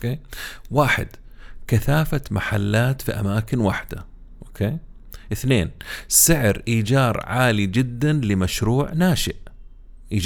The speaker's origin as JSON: {"language": "Arabic", "country": "Saudi Arabia", "said": "أسباب تدني وإفلاس واختفاء مشاريع القهوة المختصة عندنا في السعودية"}